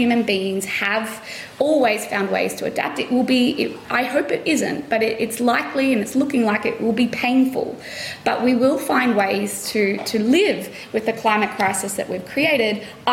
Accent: Australia; there is a real space, I think, for nations such as my home country, Australia, but also the UK

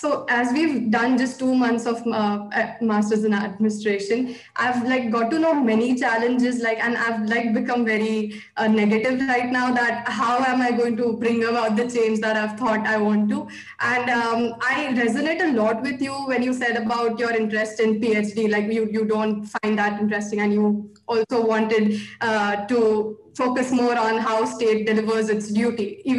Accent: India; I'm from India as well.

